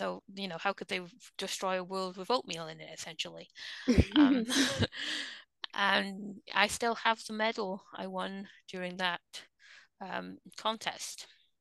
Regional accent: Wales, United Kingdom; Well, I'm Welsh, and poetry and music are very big in Welsh culture.

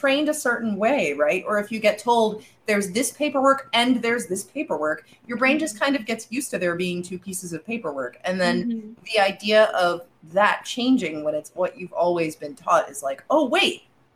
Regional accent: New York, United States; I moved out of state to go to college and realized how proud I was to be from New York.

